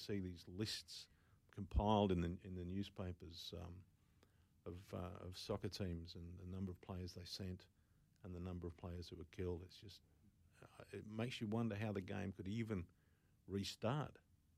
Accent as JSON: {"language": "English", "region": "Queensland", "country": "Australia", "tie": "born or raised there", "said": "I grew up in Queensland, so I did actually see a lot of people move from soccer to rugby league, kids."}